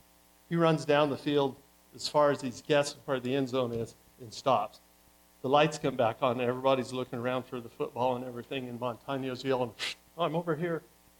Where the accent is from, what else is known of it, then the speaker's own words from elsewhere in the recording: Del Norte, Colorado, United States; also born or lived in Walsenburg; So I really don't remember much about Walsenburg, which is probably a good thing. So growing up in Del Norte, we weren't particularly, life was hard there to start with.